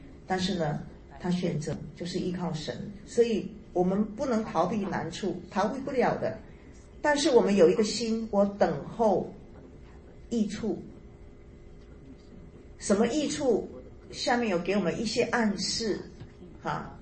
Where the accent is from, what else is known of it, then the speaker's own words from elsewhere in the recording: China; 所以我们中国人有一句话，塞翁失马焉知非福